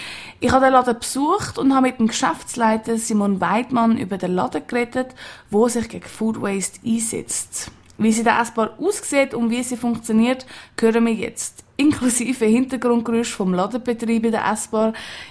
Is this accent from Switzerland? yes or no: yes; Switzerland; Bei uns in der Schweiz ist das ein akutes Problem.